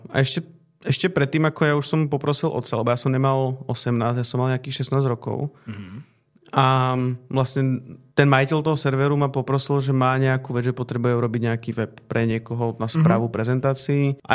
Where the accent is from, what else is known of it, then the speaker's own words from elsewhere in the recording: Košice, Košice Region, Slovakia; teda ja som bol z Košíc, ale sedel som pri nich na intrakoch